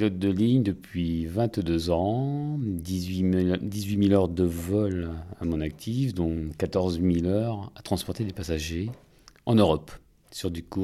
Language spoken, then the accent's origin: French; Nantes, Pays de la Loire, France; qui plus est à Nantes, ma région d'origine